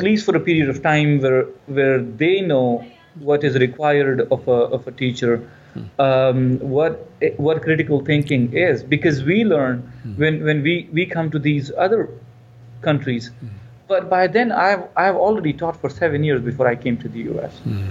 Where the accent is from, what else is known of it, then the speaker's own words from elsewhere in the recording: Pakistan; I'm here as a minority student, as in I'm a Muslim, I am an immigrant, I'm a Pakistani, I'm not from here.